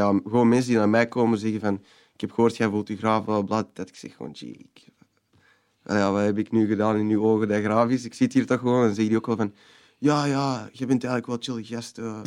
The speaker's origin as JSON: {"language": "Dutch", "town": "Antwerp", "region": "Flanders", "country": "Belgium", "accent": "Antwerp", "said": "ik ben zelf van Antwerpen, ik geef dat ook eerlijk toe. Maar Antwerpse accent kwam even heel hard naar boven."}